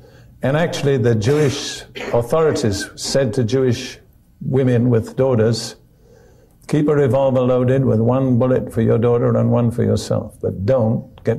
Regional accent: United Kingdom; And being British, I was interested to notice

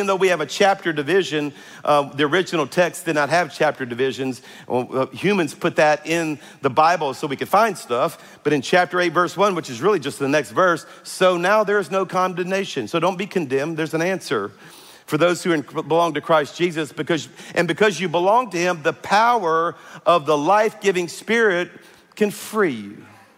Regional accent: Scotland, United Kingdom; You know, we're Scottish. We're all redheaded.

